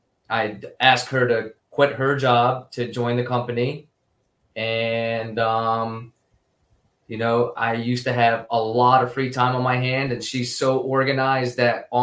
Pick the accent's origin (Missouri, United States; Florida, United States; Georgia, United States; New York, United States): Florida, United States; North Lauderdale; I grew up in South Florida, first of all, and I was raised in North Lauderdale.